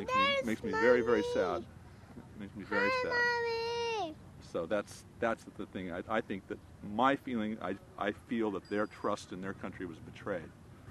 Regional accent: United States; I feel ashamed for being an American

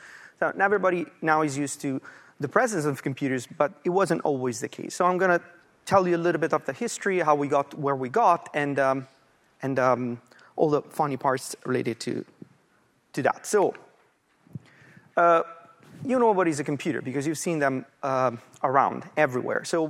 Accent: Italy; we're both Italian, so I grew up in Italy.

